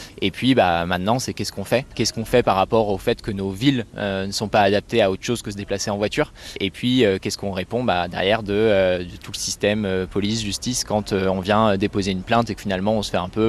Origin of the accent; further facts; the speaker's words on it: Pays de la Loire, France; Moi, je viens d'une ville qui est dans le périurbain de Nantes. Maintenant, j'essaye de me déplacer à vélo là où j'ai grandi